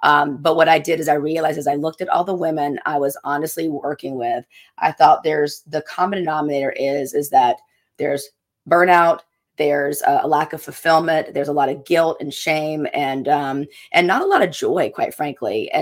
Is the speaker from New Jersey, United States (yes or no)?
no; South Carolina, United States; And listen, these are things growing up in South Carolina, I mean, Southern Baptist, I was not taught this, right?